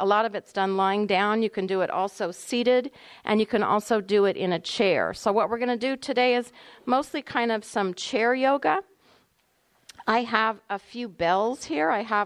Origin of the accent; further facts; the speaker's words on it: Santa Rosa, California, United States; born there; I was born in Santa Rosa. I'm 64.